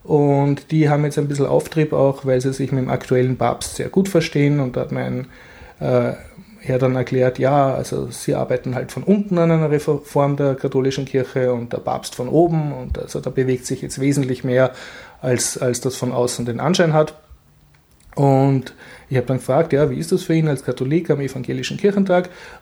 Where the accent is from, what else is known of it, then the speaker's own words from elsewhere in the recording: Austria; Und die haben dann rausgekriegt, aha, ich bin Österreicher.